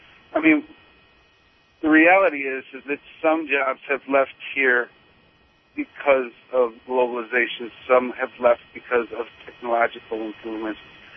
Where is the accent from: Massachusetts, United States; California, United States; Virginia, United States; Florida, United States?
California, United States; Berkeley; also born or lived in Highland Park; I was raised in Berkeley, born in Highland Park, and I knew that, I was a mom and pop type of a community guy that knew how to work for a living, with their hands.